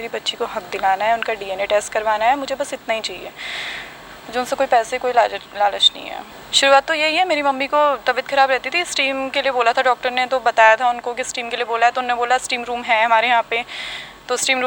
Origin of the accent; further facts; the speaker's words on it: Dwarahat, Uttarakhand, India; now in Dehradun, India; और मैं द्वाराट की रहने वाली हूँ। अभी यहाँ पे राजपुर रोड में यहाँ पे रिश्पना पुल के पास रह रही हूँ।